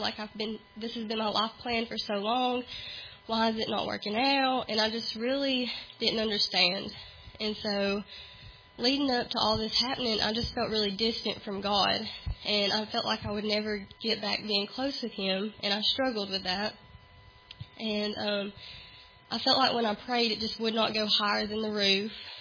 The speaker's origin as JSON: {"language": "English", "town": "Pisgah", "country": "United States", "said": "I'm from Pisgah. I was raised in church my whole life."}